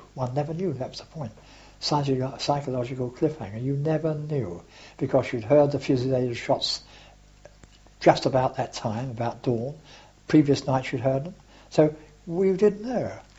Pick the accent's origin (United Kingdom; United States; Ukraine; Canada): United Kingdom; England; I said, "Well, I'm English actually."